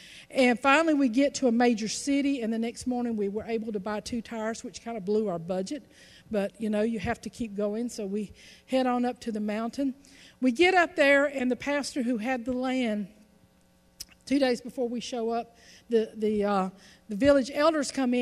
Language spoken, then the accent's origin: English; United States; And I'm American. I like my electricity.